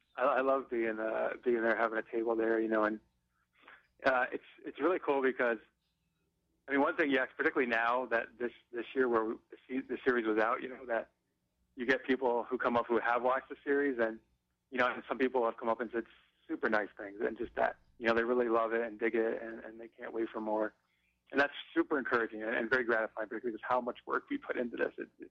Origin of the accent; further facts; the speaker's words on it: New York, United States; since New York State is my hometown, that's still the one I really love going to.